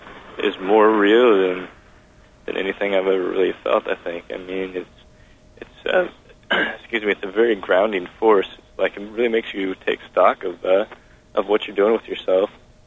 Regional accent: Newton, Kansas, United States; we come from Newton, Kansas, small town. There's just not a whole lot of black people there.

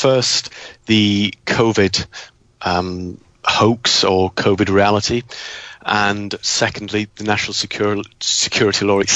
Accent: Yorkshire and the Humber, United Kingdom; now in Hong Kong; I moved to Hong Kong, married her, and have been living mainly out of Hong Kong for most of the past 10 years, with just occasional visits back to my hometown in Yorkshire.

